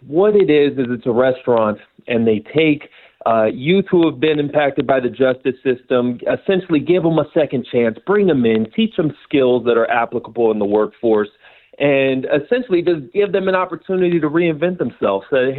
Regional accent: Las Vegas, Nevada, United States; I'm from Vegas, and I'll just be quite frank with you.

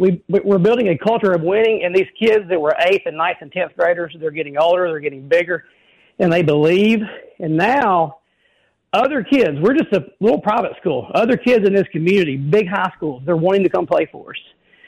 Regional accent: Middleton, Tennessee, United States; I grew up in Middleton, Tennessee, Middleton High School.

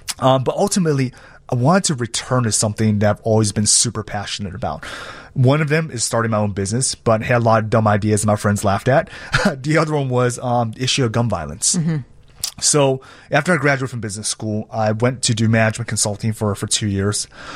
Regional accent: South Africa; also born or lived in Taiwan; but I grew up in South Africa. And I grew up in South Africa from 1992 to 1999

